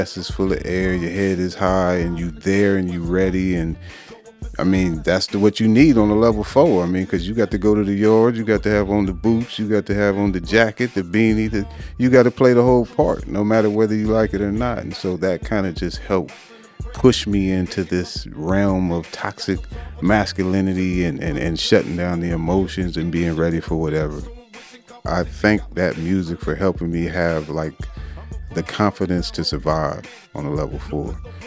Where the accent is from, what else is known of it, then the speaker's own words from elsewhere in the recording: Riverside, California, United States; I'm from Riverside, California